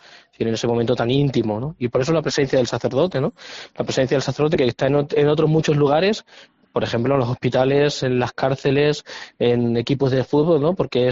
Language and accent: Spanish; Herrera del Duque, Extremadura, Spain; Que el pueblo donde yo soy natural, Herrera del Duque, en Extremadura, pero de diócesis de Toledo, es un pueblo muy aficionado a los toros